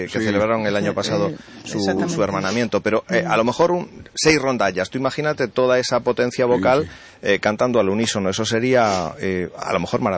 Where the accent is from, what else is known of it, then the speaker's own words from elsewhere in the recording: Ferrol, Galicia, Spain; born there; Y la de Ferrol donde yo nací